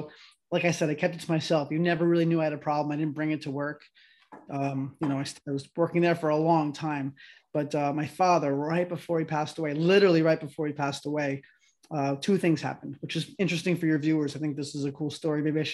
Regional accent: Oakland, New Jersey, United States; also born or lived in Paterson; Originally, I was born in Patterson. So we bounced around a lot. We moved around a lot as children, unfortunately, but ultimately we managed to migrate to Oakland, New Jersey, which is in Bergen County.

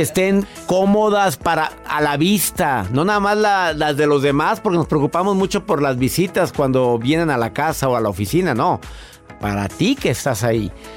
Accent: Monterrey, Nuevo León, Mexico; born there; en mi ciudad, en donde yo nací, en Monterrey.

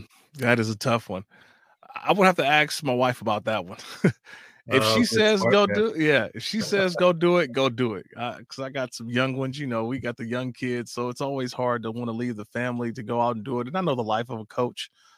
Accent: Oakland, California, United States; I'm torn that my hometown city has lost everything, right, in terms of the sporting teams, right? Even the Warriors went from Oakland.

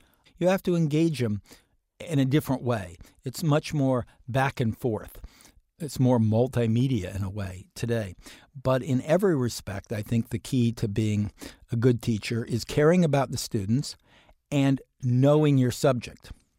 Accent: Ohio, United States; I grew up in Central Ohio. Near us was Kenyon College. And we used to go up to Kenyon College at the Gambier Inn and have lunch on Sundays.

